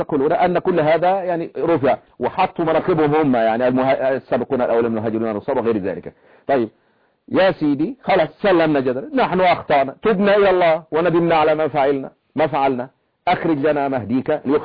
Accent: Egypt; هي كلمه ونصف كما يقال عندنا في مصر

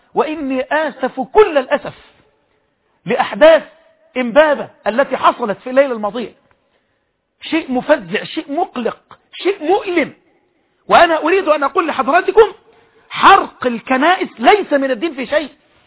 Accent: Egypt; وكل شوية ناس مغرضة تشعل نار في بلدنا مصر

